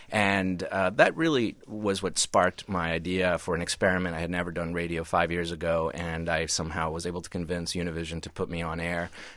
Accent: Connecticut, United States; And because I grew up in Connecticut in the 1970s when we were the only Hispanic family in our town, I understand the non-Hispanic American very well.

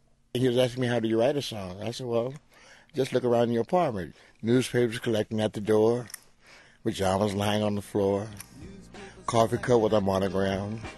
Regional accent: Nashville, Tennessee, United States; I'm from Nashville, Tennessee, so if they're listening in Tennessee, please find Betty for me.

